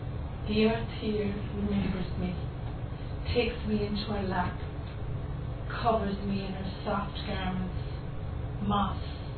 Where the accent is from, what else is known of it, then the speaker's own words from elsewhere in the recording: Mayo, Connacht, Ireland; moved away; The next poem is about Mayo, where I was brought up, and I still say I'm from Mayo, even though I've gone from it a long time ago.